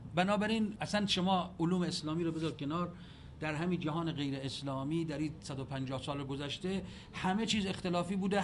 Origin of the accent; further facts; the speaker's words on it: Iran; اونجا یک مرتاض هندی گفت کجایی هستی؟ گفتم ایران